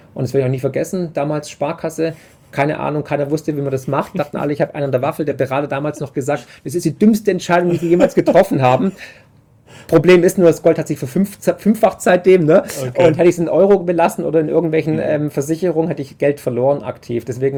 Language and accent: German; Baden-Württemberg, Germany; weil ich bin halt Schwabe und wurde ja schon mit dem Bausparvertrag sozusagen geboren